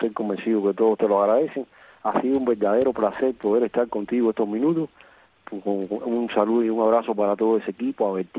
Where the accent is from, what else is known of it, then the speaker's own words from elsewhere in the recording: Cuba; y como cubano le deseo siempre lo mejor de todo